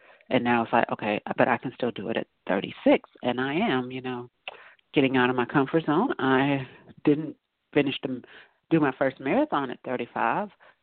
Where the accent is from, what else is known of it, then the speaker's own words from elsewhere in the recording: the South, United States; I'm from the South. So I was like, there are worse, and I'm a black female, so there are worse things to be called than ma'am.